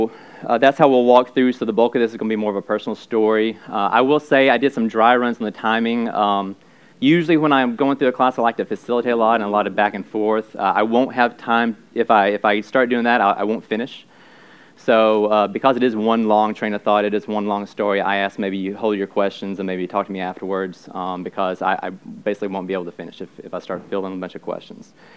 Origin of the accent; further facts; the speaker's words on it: Arkansas, United States; So I did grow up in a Church of Christ. I grew up in Arkansas, very, very conservative Church of Christ